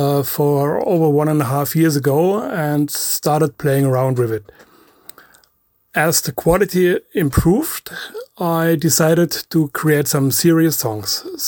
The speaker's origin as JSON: {"language": "English", "region": "Bavaria", "country": "Germany", "second_language": "English", "said": "I'm from Bavaria, northern Bavaria, lower Franconia, but I prefer to say I'm from the Rhön. That's a low mountain range in the middle of Germany."}